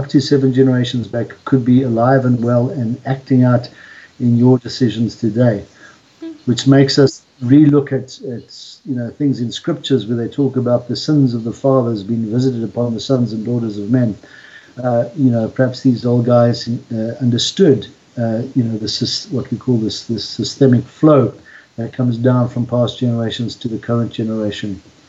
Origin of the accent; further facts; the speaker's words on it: Johannesburg, Gauteng, South Africa; now in Cape Town, South Africa; I'm a 60-year-old man, born and raised in Johannesburg, now living in Fishhook in Cape Town.